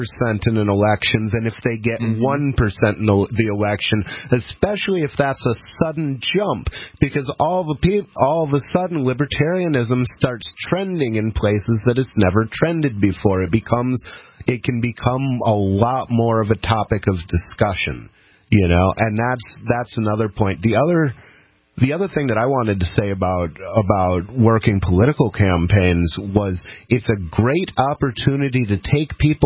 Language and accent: English; Michigan, United States; moved away; also born or lived in Florida / South Carolina; I'm originally from Michigan. I lived most of my adult life in Florida, but technically I moved here from South Carolina.